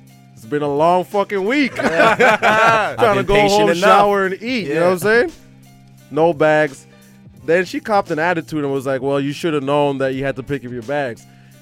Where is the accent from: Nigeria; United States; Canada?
Canada; Surrey, British Columbia; I'm from Surrey.